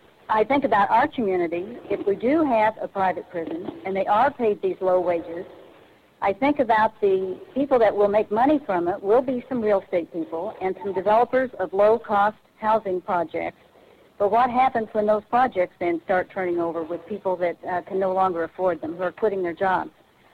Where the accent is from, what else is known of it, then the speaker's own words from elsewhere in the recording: Soldotna, Alaska, United States; I'm from Sladotna